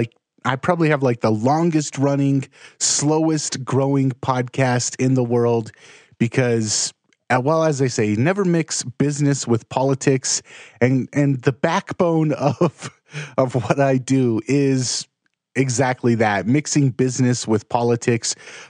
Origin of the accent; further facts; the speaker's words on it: California, United States; Like, we grew up in California and, my dad, his last name was … all of that side of our family is Hispanic. And so I grew up in majority of poor neighborhoods, Section 8, public housing, mostly Mexicans.